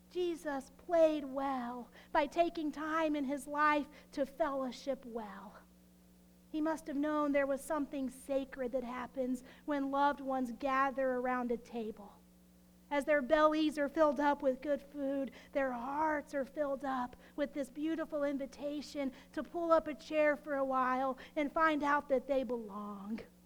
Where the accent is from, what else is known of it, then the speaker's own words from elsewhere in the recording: Texas, United States; Now, I know that I'm from Texas, this land that's void of mountains. And I haven't even been here for 2 years yet.